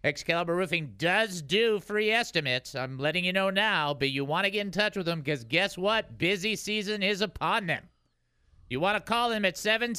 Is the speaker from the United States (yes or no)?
yes; Detroit, Michigan, United States; In California, when it rains, because I'm from Detroit